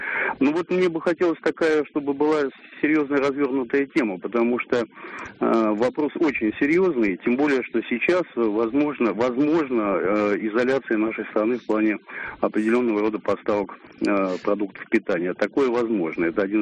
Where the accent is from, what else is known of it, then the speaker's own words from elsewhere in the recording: Moscow, Russia; сам я москвич, а сейчас нахожусь по дороге между Тольятти и Самарой.